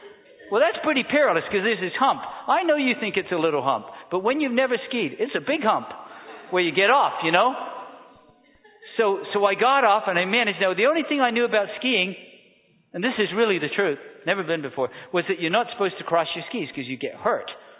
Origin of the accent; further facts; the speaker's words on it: England, United Kingdom; I grew up in England, you know, pretty flat, not too much snow.